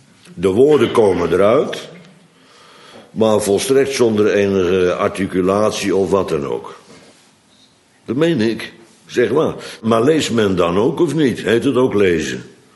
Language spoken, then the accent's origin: Dutch; Bodegraven, South Holland, Netherlands; Maar bij ons in Bodegraven was het zo dat een beetje Calvinist verplicht was op zondagmiddag.